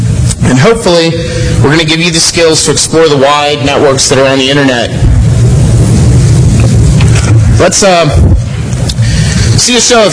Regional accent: Columbus, Ohio, United States; I'm from Columbus, Ohio

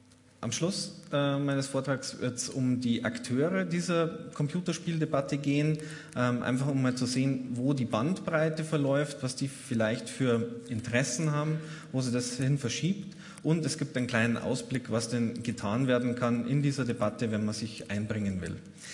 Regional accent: Bavaria, Germany; ich komme, man hört es, aus Niederbayern

